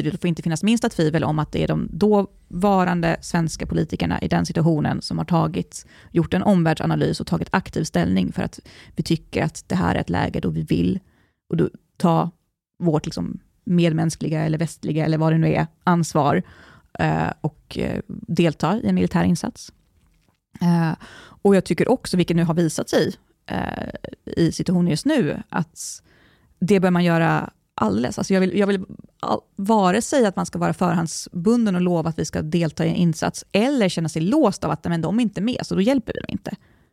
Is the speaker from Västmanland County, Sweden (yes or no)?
yes; Västerås, Västmanland County, Sweden; born there; Jag är född i Västerås.